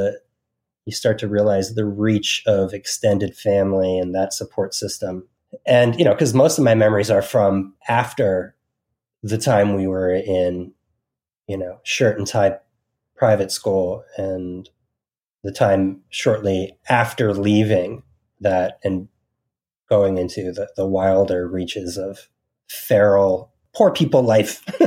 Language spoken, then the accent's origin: English; New Jersey, United States; then I remember I spent the majority of my life from 88, through college in New Jersey. So really I'm from New Jersey.